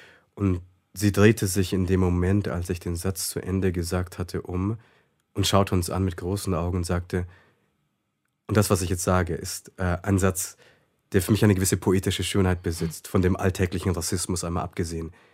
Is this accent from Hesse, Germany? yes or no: no; Bavaria, Germany; Wir sind in Bayern groß geworden, in der Nähe von Bamberg.